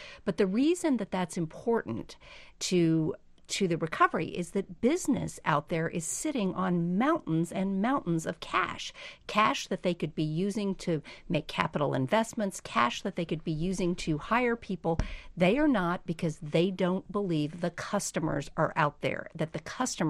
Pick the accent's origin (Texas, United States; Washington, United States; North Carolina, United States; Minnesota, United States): Texas, United States; I'm the Texan on the panel here